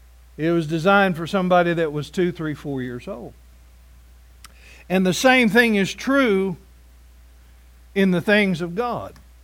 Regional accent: Andrews, Texas, United States; when I was a little kid growing up in Andrews, Texas, one of the highlights of growing up was getting to go to Whackers.

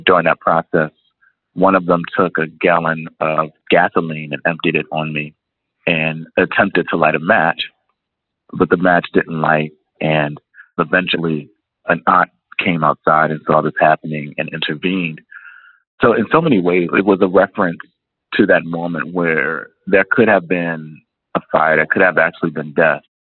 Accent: Camden, New Jersey, United States; a moment that I experienced as a young person growing up in Camden, New Jersey.

